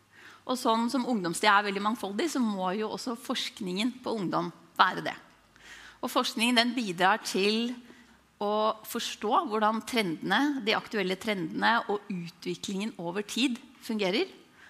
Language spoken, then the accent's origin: Norwegian; Moelv, Innlandet, Norway; now in Oslo, Norway; Jeg vokste opp i Moelv i gamle Hedmark fylke.